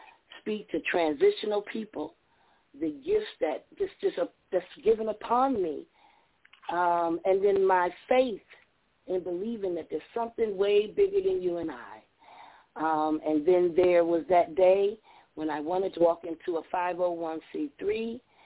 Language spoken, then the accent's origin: English; Buffalo, New York, United States; I grew up in Buffalo where there was a lot of rioting and a lot of diversions and disputes going on